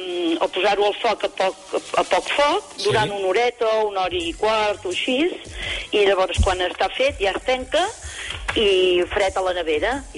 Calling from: Santa Maria d'Oló, Catalonia, Spain; Mira, primer una cosa. Ara ja no som del Bages, som del Moianès.

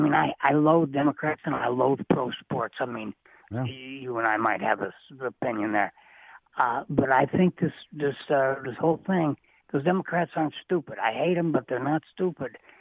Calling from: North Dakota, United States; I'm calling you from North Dakota

